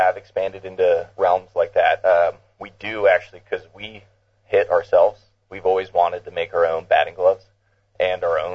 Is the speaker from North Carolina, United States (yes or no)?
no; Moss Beach, California, United States; Yeah, I grew up in Moss Beach, went to Half Moon Bay High, played in Half Moon Bay Little League my whole life, and still live in Moss Beach.